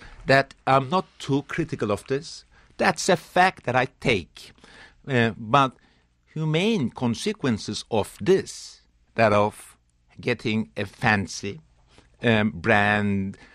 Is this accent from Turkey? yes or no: yes; Turkey; I come from Turkey, where was a country which was never colonized.